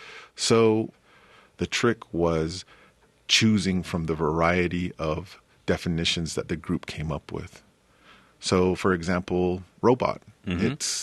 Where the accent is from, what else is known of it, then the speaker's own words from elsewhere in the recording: Navajo Nation, United States; because I'm not fluent in Navajo. I grew up on the Navajo Nation, around the Navajo language. Both of my parents speak Navajo, yet I don't.